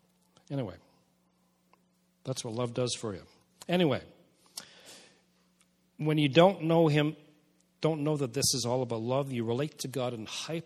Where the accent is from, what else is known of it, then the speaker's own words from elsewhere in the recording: United Kingdom; And we're British. We don't do that.